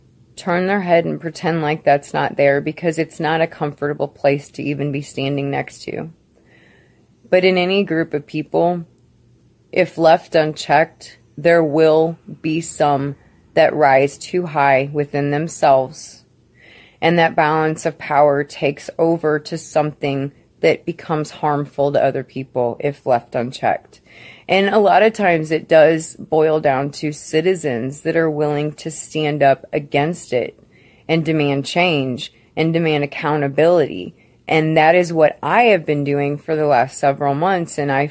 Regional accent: Missouri, United States; I am from Franklin County, Missouri.

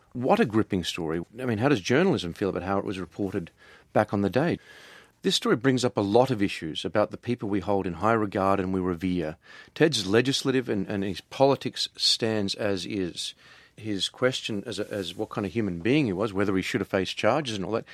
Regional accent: Australia; Even as an Australian, I love this country.

